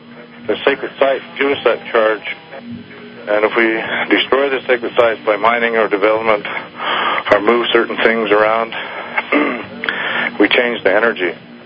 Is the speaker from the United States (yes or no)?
yes; Wyoming, United States; Well, I'm Eastern Shoshone from the Winder Indian Reservation here in Wyoming.